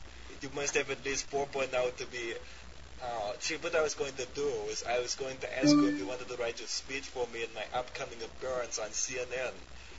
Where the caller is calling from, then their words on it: California, United States; I'm calling from California.